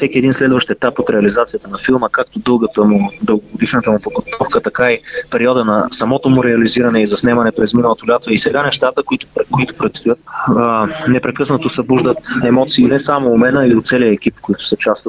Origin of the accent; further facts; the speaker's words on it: Ruse, Ruse Province, Bulgaria; now in Sofia, Bulgaria; Не съм родом от София, родом съм от Русе и там съм пораснал по терените на Дунав